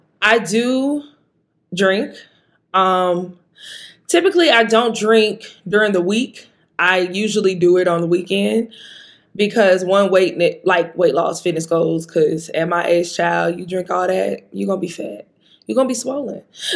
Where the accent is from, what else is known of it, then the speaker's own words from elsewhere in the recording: Mississippi, United States; But those meals that are like Southern, because I'm from Mississippi, that you kind of want to cook yourself, I'll do that. I'll do like collard greens. I'll do dressing. I'm a Southern girl, so I eat chitlins.